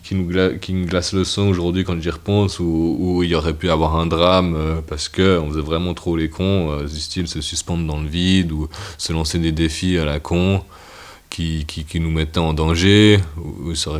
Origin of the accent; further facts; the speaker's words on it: Gland, Vaud, Switzerland; J'ai habité à la Cité Ouest quand j'étais gamin, à Gland, dans les tours.